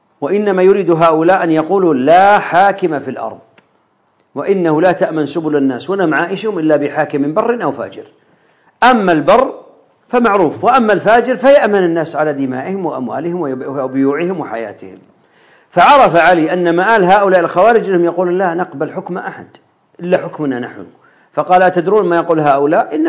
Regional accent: Saudi Arabia; مثل ما حاصل عندنا في السعودية،

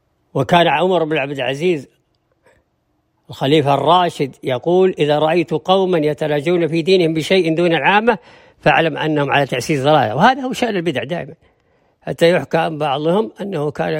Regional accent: Saudi Arabia; وعندنا في السعودية

